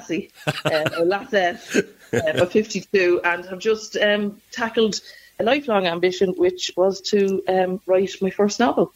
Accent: Dublin, Leinster, Ireland; I'm an Irish girl, but I am a dub. One of seven, five girls, two boys. And, you know, from a bit of a bohemian family, really, I was raised very close to O'Donoghue's pub.

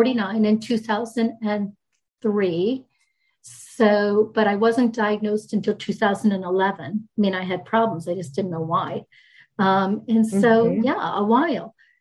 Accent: Maryland, United States; also born or lived in Rhode Island / Michigan / New Jersey / Jamaica; So I was born in Rhode Island. We moved to Michigan, lived several places in Michigan as the phone company moved him then to the Washington, D.C. area. I grew up in Maryland and we moved to Maryland to New Jersey.

